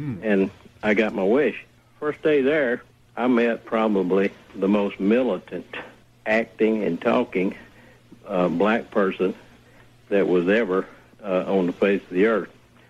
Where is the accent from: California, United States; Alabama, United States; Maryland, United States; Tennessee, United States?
Alabama, United States; I grew up in Alabama. And I was raised as a racist.